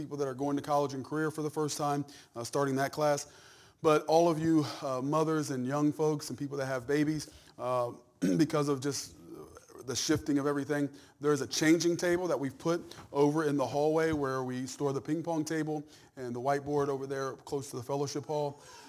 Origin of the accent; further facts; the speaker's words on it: Wilmington, Ohio, United States; She graduated from Blanchester. So we're from Wilmington.